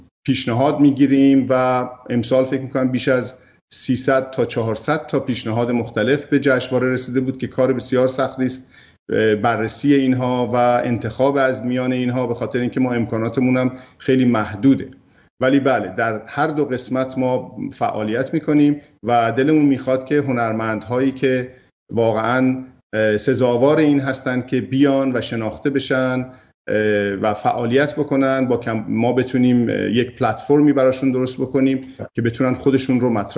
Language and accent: Persian; Iran; now in Canada; و ما هم ایرانی هستیم اینجا